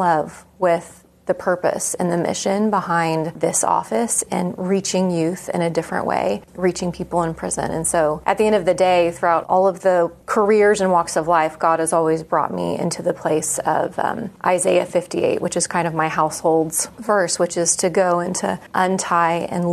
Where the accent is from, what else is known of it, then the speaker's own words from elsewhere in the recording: Oklahoma, United States; Born and raised in Oklahoma. Go Cowboys.